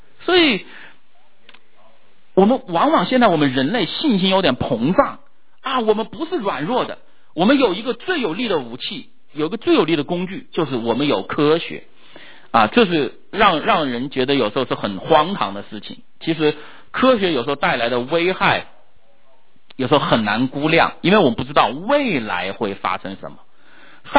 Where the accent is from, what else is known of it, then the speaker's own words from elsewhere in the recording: China; 那个时候我是在中国大陆，我那时候被教导人定胜天啊。我从小我是受这样的教育长大的。